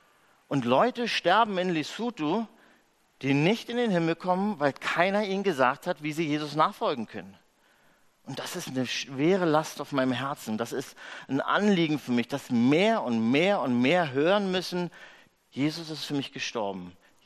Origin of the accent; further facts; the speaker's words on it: Berlin, Germany; wo ich selber als Berliner würde ich sagen, mich auskotzen kann